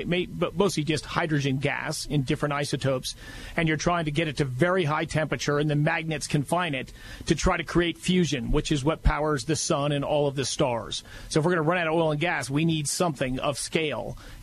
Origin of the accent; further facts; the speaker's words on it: Colorado, United States; I grew up here in Colorado